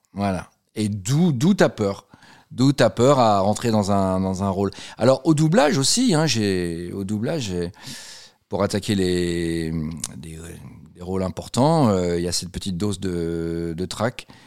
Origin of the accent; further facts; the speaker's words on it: Le Havre, Normandy, France; now in Paris, France; Je viens de ma ville du Havre.